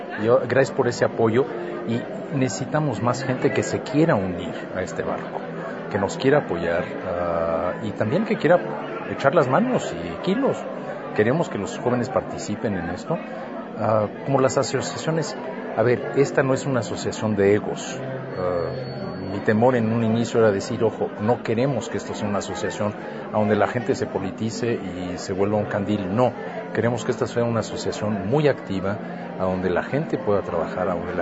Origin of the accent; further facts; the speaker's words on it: Mexico; Soy mexicano.